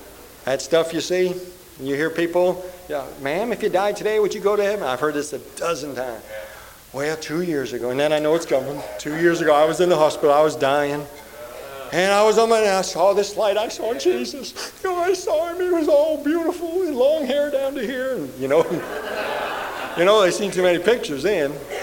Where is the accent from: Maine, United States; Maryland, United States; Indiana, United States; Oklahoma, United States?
Maine, United States; In Maine, I grew up in Maine. I mean, out in the Stone Age.